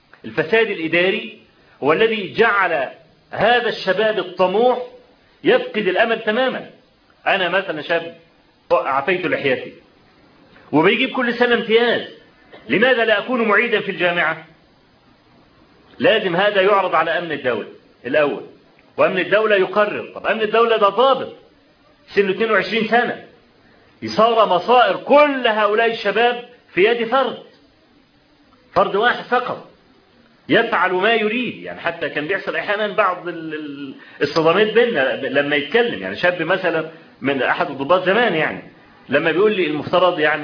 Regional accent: Egypt; قال: من أي البلاد أنت؟ قلت له: أنا من مصر.

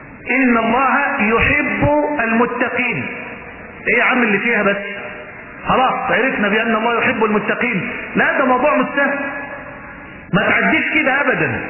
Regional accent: Mansoura, Dakahlia, Egypt

